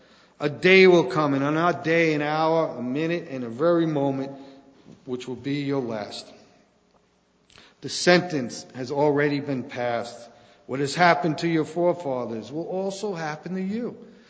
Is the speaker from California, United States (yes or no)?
no; New York City, New York, United States; I always tell people, you know, I grew up in New York City